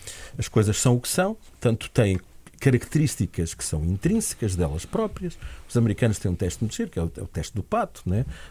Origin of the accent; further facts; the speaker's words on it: Portugal; A mim, como portuguesa, já não estou a dizer que Lisboa seja a capital do Império, mas Lisboa é Lisboa.